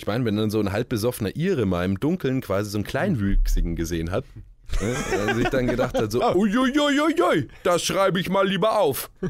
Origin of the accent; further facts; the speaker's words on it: Roth, Bavaria, Germany; now in Regensburg, Germany; weil in Nürnberg zum Beispiel oder in Roth, da wo ich herkomme, da machen halt die Läden um 8 Uhr auf.